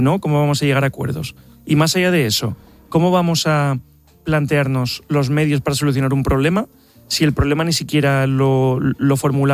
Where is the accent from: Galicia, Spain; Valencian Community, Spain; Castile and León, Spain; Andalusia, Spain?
Valencian Community, Spain; Alicante; also born or lived in Paris; Yo he vivido en París, salí de ahí espantado. O sea, yo, París es precioso, pero para visitarlo. Me vine a Alicante, que es mi tierra, estoy encantado de estar en Alicante